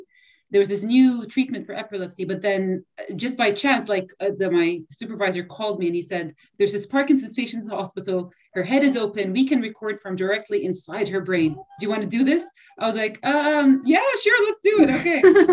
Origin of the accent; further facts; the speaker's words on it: Abu Dhabi, United Arab Emirates; also born or lived in Bristol; I was born in Bristol, but I didn't last, Bristol in the United Kingdom. I didn't stay here for long. My father... he had just got a medicine degree, and then we moved to Abu Dhabi in the UAE. So that's where I grew up all my life.